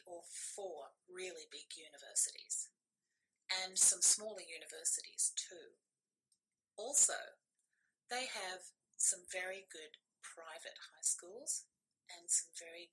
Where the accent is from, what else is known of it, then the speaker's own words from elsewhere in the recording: Melbourne, Victoria, Australia; No, I'm not from Sydney. Actually, I'm from Melbourne.